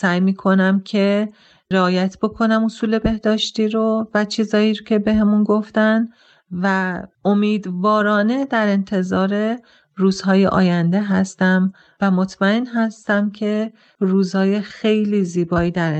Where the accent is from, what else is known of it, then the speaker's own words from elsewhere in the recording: Tehran, Tehran Province, Iran; سلام، من از تهران هستم. ما یه خانواده 4 نفره هستیم.